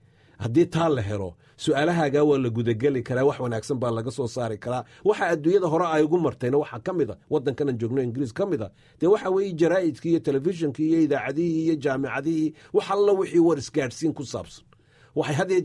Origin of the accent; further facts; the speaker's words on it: Gabiley, Somalia; dee anigu waxaan ku soo hoos koray Timacadde, Cabdulaahi Suldaan Timacadde Gebile ayaan ku soo hoos koray